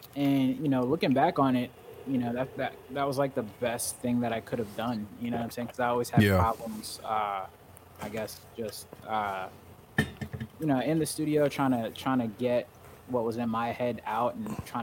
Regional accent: New York, United States; also born or lived in Texas; now in Los Angeles, United States; You know, I moved around a lot. I'm from New York, but before I lived in LA, I lived in Texas.

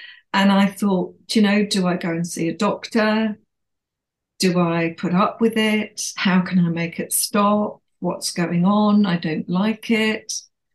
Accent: North East England, United Kingdom; And my school, as a lot of schools were up in the Northeast, I'm from the Northeast, were converted chapels

